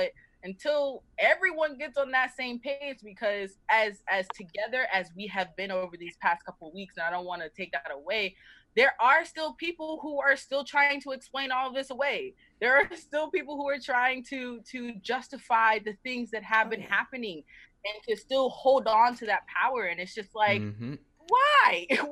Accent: the South, United States; I'm originally from the South, and, like, the Confederate flag is everywhere because it's, like, oh, it's such a rich part of our culture, the South

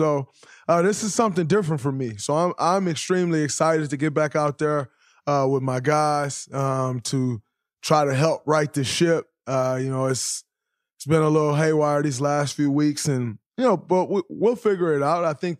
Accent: Saginaw, Michigan, United States; And I know that because I'm from Saginaw, Michigan, and they're one and the same.

